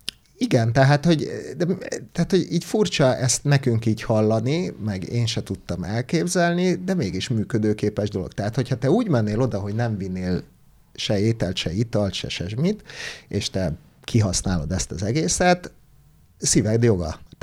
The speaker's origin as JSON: {"language": "Hungarian", "country": "Hungary", "said": "én is úgy pályáztam, hogy Magyarországról vagyok"}